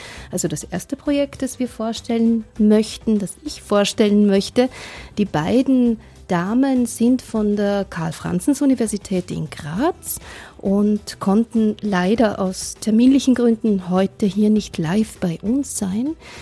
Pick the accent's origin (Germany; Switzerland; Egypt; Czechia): Czechia; Mein Herkunftsland Tschechien hat CEDAW 93 unterzeichnet.